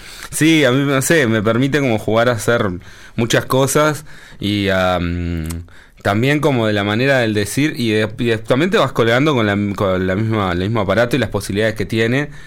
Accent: Sauce, Canelones, Uruguay; Y nosotros con mis amigos que somos de Sauce, vivimos en Sauce el rock y la vida de manera punk.

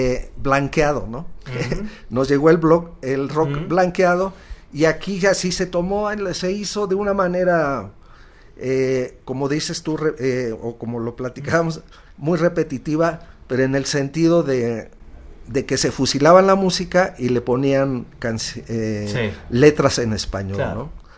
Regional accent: Mexico; Queremos identificarnos, en mi caso, como mexicanos, pero haciendo blues, jazz y rock, ¿no?

